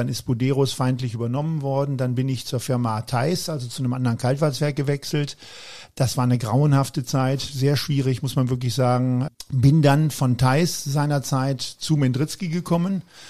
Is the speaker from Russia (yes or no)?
no; Erlangen, Bavaria, Germany; born there; now in Mülheim, Germany; Meine Geburtsstadt ist Erlangen. Erlangen liegt in Bayern, aber die Erlangener würden sagen, wir sind keine Bayern, wir sind Franken.